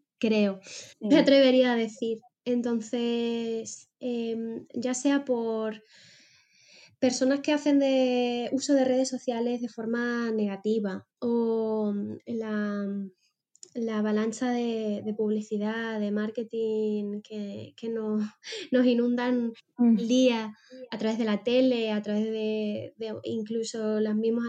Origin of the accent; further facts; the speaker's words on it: Cádiz, Andalusia, Spain; now in Lanzarote, Spain; soy una chica de Cádiz que actualmente está viviendo en Lanzarote